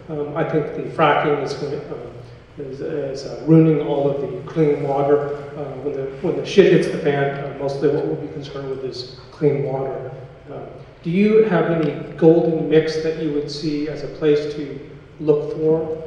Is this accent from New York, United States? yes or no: yes; New York City, New York, United States; I say this as a New Yorker. I live on 72nd Street.